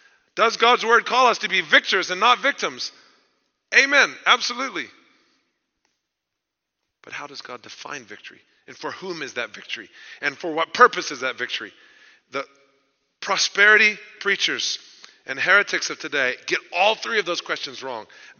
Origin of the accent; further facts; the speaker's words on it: Houston, Texas, United States; happens to be my hometown as well, the Houston Chronicle